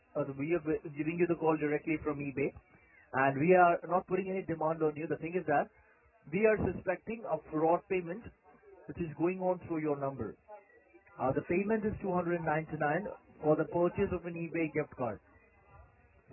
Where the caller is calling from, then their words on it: Melbourne, Victoria, Australia; I'm calling you from Melbourne right now. It's Melbourne, Victoria. I'm calling you from.